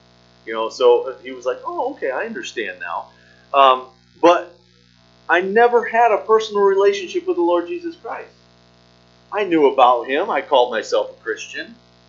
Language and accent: English; Deposit, New York, United States; I grew up in Deposit